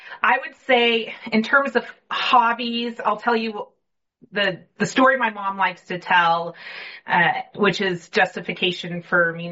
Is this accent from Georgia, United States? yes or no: no; Wichita, Kansas, United States; now in Overland Park, United States; So I will say I'm a Kansas girl with a little bit of Oklahoma thrown in. So I was born in Wichita. I live in Overland Park now. So I've started and ended sort of in Kansas.